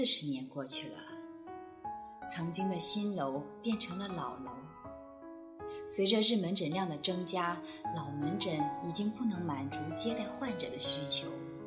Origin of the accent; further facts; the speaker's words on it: Hunan, China; 我的老家在湖南的一个小山村